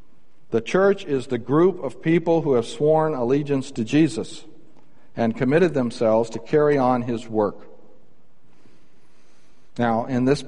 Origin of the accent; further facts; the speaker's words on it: Birmingham, Alabama, United States; born there; I was born in the South. Okay? I was born in Birmingham, Alabama.